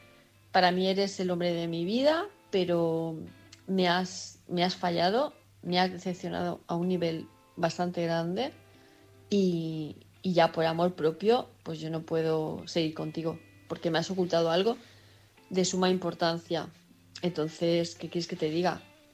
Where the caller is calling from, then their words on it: Palma, Balearic Islands, Spain; de Palma de Mallorca